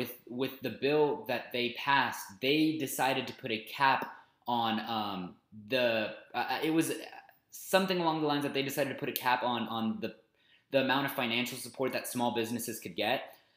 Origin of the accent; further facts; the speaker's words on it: United States; I think that we as American people have a responsibility to do that.